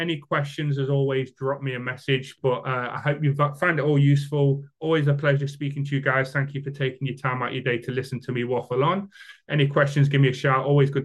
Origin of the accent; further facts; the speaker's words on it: United Kingdom; I am British.